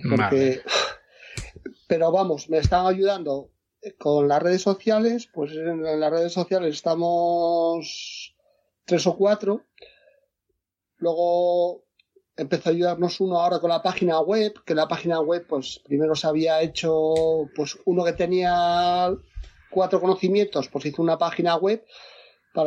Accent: Asturias, Spain; yo soy de Asturias

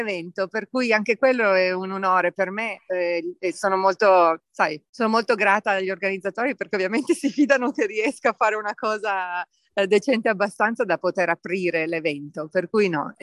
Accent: Australia; Italian is a second language; come australiana, all'Opera House a Sydney era una cosa che, sai, abbastanza iconica

